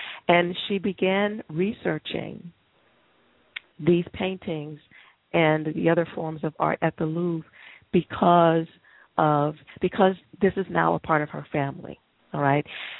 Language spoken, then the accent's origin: English; United States; my God, actually, I am an American. I never felt like it, you know